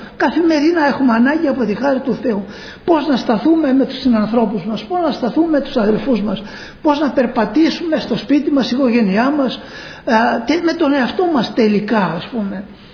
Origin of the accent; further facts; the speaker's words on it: Peloponnese, Greece; Εγώ είχα πάει στο χωριό μας, στο χωριό μου και στην Αρκαδία